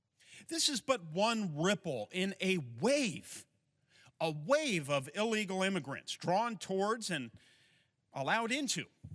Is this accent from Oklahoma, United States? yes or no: no; Indiana, United States; Cities in my home state of Indiana.